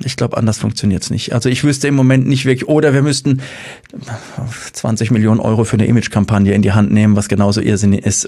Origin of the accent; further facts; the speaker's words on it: Mannheim, Baden-Württemberg, Germany; Also es war immer so, man wurde immer angeschaut, als hätte man Lepra, wenn man gesagt hat, man kommt aus Mannheim.